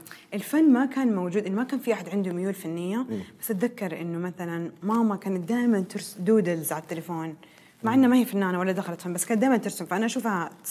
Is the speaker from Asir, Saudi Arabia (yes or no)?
no; Jeddah, Makkah Province, Saudi Arabia; moved away as an adult; اتولدت في جدة، اتولدت وكبرت في جدة، يعني ما طلعت من جدة إلين ما بعدين سافرت أمريكا أدرس ماجستير. أصغر واحدة من أخواني وأخواتي.